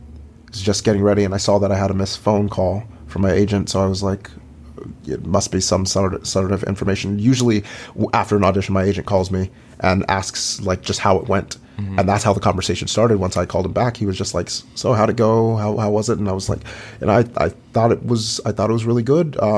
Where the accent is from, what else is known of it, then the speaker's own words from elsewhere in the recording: Huntsville, Alabama, United States; In Huntsville, Alabama.